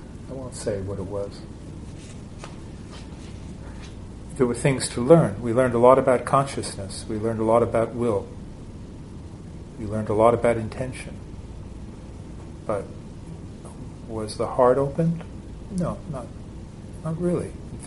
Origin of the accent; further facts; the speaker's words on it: United States; I'm an American. What do I know about manners?